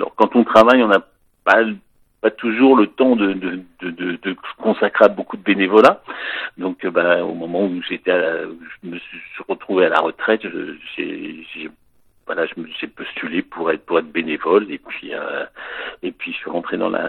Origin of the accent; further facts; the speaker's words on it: Paris, Île-de-France, France; Oui, avant je venais de Paris, oui.